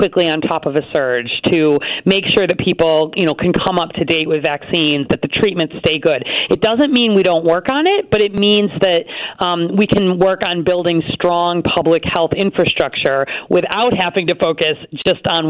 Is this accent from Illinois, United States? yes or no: yes; Chicago, Illinois, United States; I have. I'm a Chicagoan. I don't think you can call yourself a Chicagoan if you haven't tried it at least once.